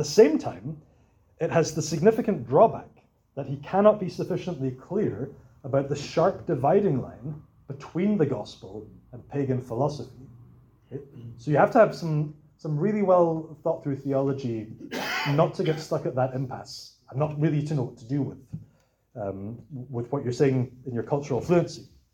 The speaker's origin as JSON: {"language": "English", "region": "Scotland", "country": "United Kingdom", "said": "because as a Scottish person, just to say yes would be really rude."}